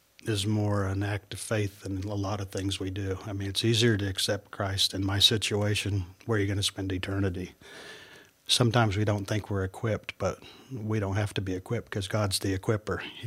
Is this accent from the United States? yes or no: yes; United States; And we grew up in America. We tend to focus on me, us, whatever.